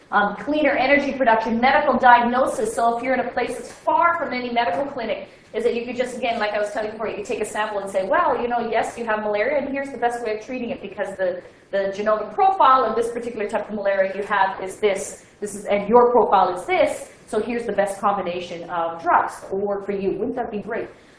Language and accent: English; United Kingdom; I'm a British